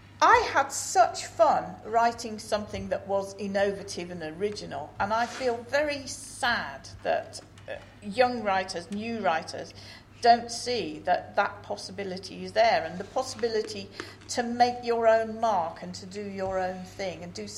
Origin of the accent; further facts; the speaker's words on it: Birmingham, West Midlands, United Kingdom; born there; I was born in Birmingham to middle-class people whose ancestors were working class, absolutely. So I went to an English primary school. I then went to what was called a direct grant school